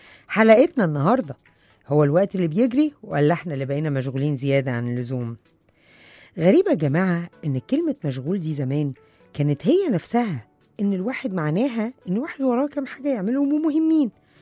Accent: Egypt; احنا بالذات كمصريين، كبني ادمين طبعا بس كمصريين بالذات، أبطال عالم في عيشة الأحداث قبل وقوعها

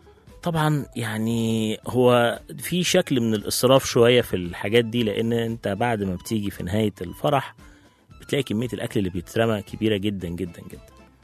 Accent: Egypt; هتكلم علينا على قدنا احنا هنا كمصريين

